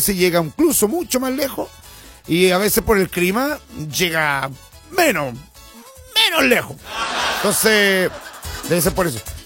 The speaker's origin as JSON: {"language": "Spanish", "country": "Chile", "said": "Somos copiones los chilenos, ¿eh? Somos copiones los chilenos."}